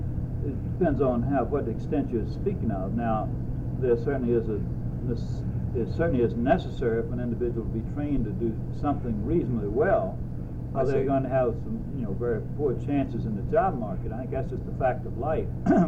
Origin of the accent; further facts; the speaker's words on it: Danville, Virginia, United States; born there; I was born in Danville, Virginia.